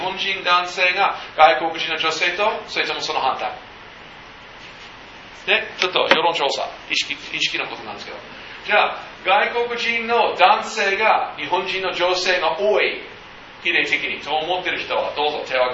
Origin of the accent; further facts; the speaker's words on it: United States; 僕はアメリカです。アメリカ出身です。